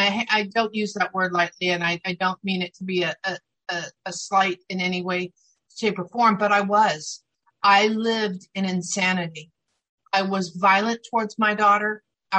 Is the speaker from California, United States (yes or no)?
yes; California, United States; also born or lived in Pennsylvania; I was born in Pennsylvania and to a workaholic, bipolar father and a drunk mother. And they split up when I was two, and my dad moved across country to California.